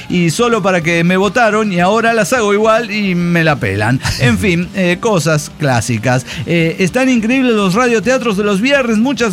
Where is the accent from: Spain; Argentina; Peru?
Spain; Santander, Cantabria; de Santander, España.